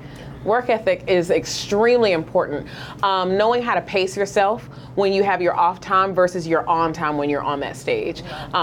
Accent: Atlanta, Georgia, United States; Well, I'm from Atlanta.

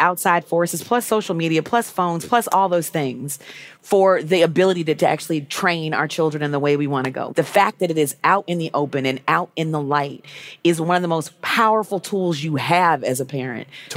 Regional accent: Illinois, United States; I always say … from Illinois because it rhymes and it sticks.

